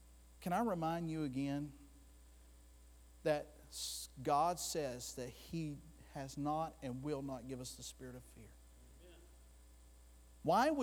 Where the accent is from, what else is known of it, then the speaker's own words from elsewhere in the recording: Florida, United States; I'm from Florida, and it's so funny when they announce